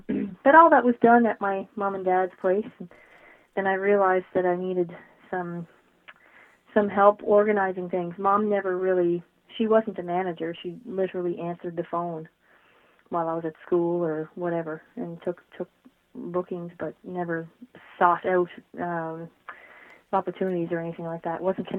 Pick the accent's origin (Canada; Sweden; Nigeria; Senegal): Canada; Nova Scotia; I grew up in Cape Breton Island, of course, and it's such a musical place, in particular fiddle music, and I grew up in the thick of that.